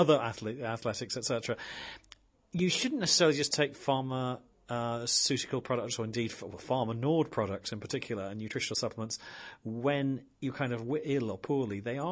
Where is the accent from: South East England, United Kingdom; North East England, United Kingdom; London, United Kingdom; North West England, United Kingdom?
North East England, United Kingdom; Middlesbrough; with Lisa in Middlesbrough, which is a wonderful place. Obviously, it's my hometown.